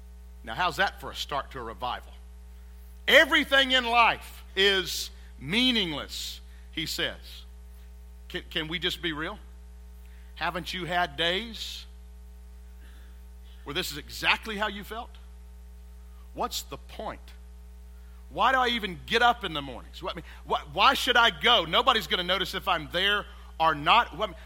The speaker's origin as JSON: {"language": "English", "town": "Hickory Tavern", "region": "South Carolina", "country": "United States", "tie": "born or raised there", "said": "I grew up in Hickory Tavern, which is in Lawrence County, and it's about as great as it sounds."}